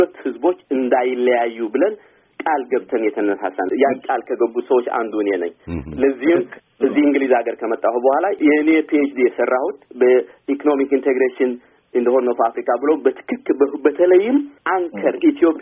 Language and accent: Amharic; Keren, Anseba, Eritrea; እኔ በዛው ጦርነት ጊዜ ተወልጄ በዛ ጦርነት ጊዜ ያደግኩ ሰው ነኝ እኔ ያደግኩበት አካባቢ ብዙ ጊዜ እኔ የኖርኩበት ከረን የሚባል አካባቢ ነው